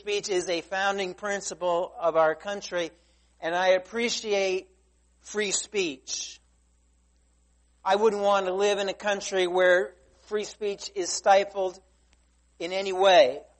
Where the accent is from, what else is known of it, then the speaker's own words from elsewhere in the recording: United States; even though I'm an American and I believe in freedom of speech